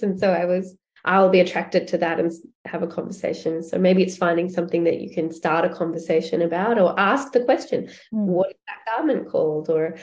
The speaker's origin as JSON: {"language": "English", "country": "Australia", "said": "I'm Australian and I'm white and my parents are English"}